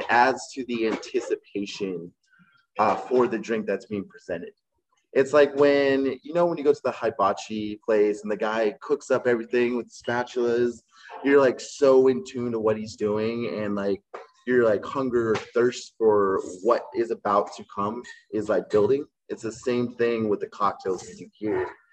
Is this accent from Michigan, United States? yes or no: no; Hawaii, United States; I'm from Hawaii, so like, virgin pina coladas, fruity, pineapple, coconuts